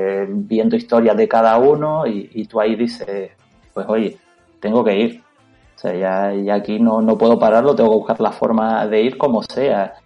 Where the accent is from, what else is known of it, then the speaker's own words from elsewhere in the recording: Canary Islands, Spain; porque claro, yo soy de Canarias, el tema de la serie de anime y tal, tardaron bastante más en llegar.